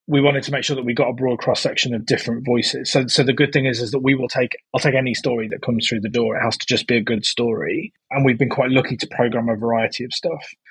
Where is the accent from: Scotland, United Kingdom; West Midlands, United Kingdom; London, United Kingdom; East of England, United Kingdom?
West Midlands, United Kingdom; Coventry; And it's written about my hometown of Coventry, where I'm from.